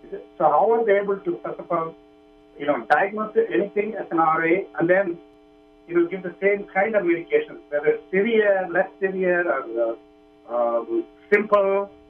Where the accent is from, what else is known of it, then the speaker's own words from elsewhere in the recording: New York, United States; I'm from New York.